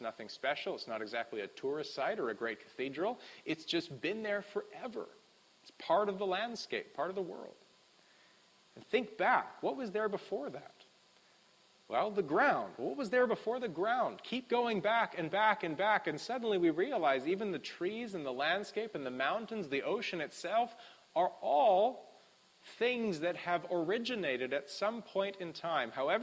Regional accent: West Coast, United States; I mean, us growing up on the West Coast, and I think of my hometown, almost everything in my hometown is actually even younger than me

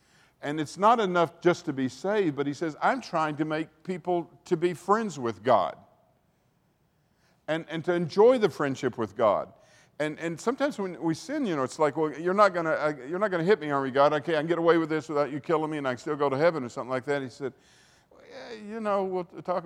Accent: Arkansas, United States; When I went to Vanderbilt, I had a scholarship to go there, and I was from Southwest Arkansas.

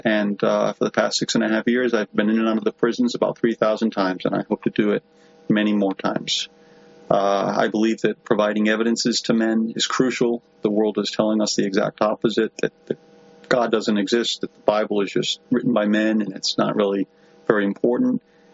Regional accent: Rhode Island, United States; I'm an evangelist working in the prisons in North Central Florida. I grew up in Rhode Island. I had no religious background.

